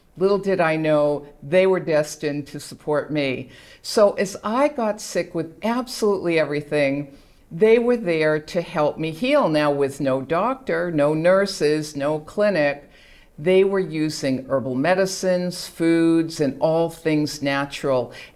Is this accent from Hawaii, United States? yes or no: no; Boston, Massachusetts, United States; accent: Boston; moved away as an adult; now in Mexico; You can hear a little bit of my Boston accent, and when I was 20, I hightailed it out of Boston, dropped out of college, and was so lucky to land in a small fishing village on the west coast of Mexico.